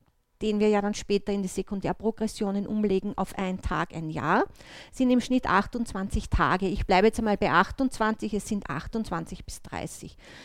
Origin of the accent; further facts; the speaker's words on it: Linz, Upper Austria, Austria; now in Vienna, Austria; ich bin ursprünglich Linzerin und bin aber seit 1988 in Wien. Also deswegen habe ich auch von der Sprache her ein bisschen eine Mischung.